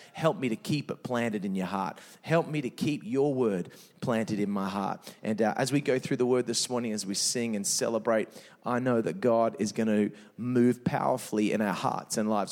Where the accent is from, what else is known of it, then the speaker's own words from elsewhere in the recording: Adelaide, South Australia, Australia; I'm from Adelaide. I'm married, got two beautiful children, Tyson 6, Taylor 4.